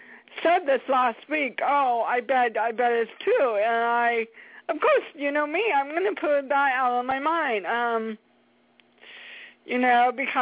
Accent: Portland, Oregon, United States; I mean, Portland, Oregon, I'm 4 hours away from it. And I grew up in Portland, Oregon.

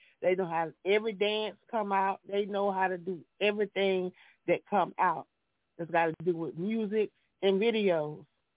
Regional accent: South Carolina, United States; Of course, I'm from the country. I'm from the South, and music is a part of our culture here in South Carolina

